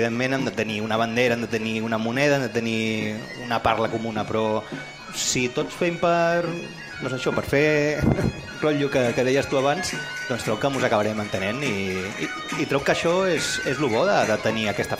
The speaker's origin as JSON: {"language": "Catalan", "town": "Sant Antoni de Portmany", "region": "Balearic Islands", "country": "Spain", "said": "Penseu que jo som de Sant Antoni, de Portmany."}